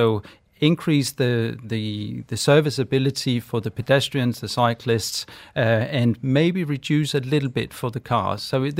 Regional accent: Denmark; So I'm from Denmark, and in Denmark we probably have some of the highest cyclists in Copenhagen, at least.

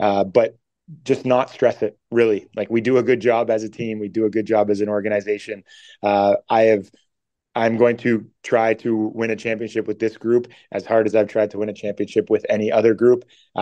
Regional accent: Hamilton, Ontario, Canada; because I'm from Hamilton

